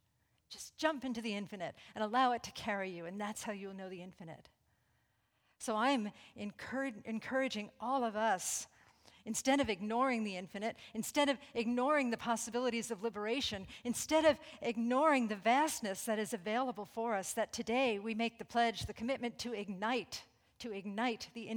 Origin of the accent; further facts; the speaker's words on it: New York, United States; living room has a lot of hay and rabbit poo in it, of course. You know, we're very elegant here. We're from New York. We're very sophisticated, you know.